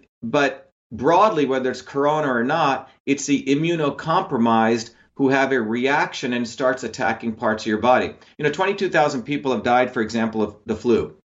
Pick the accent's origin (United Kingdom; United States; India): India; moved away; I grew up in India, which had a caste system.